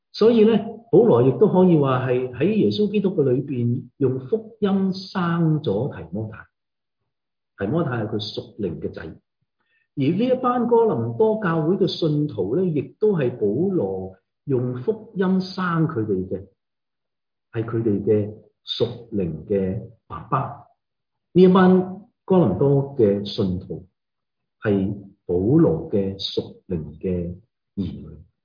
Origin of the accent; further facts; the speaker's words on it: China; 我哋中国人